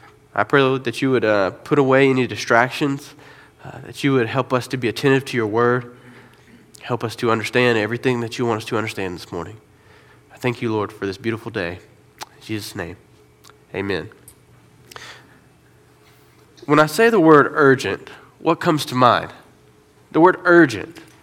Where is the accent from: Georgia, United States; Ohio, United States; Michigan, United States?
Georgia, United States; I grew up in Georgia, not South Georgia, not North Georgia. We called it Middle Georgia.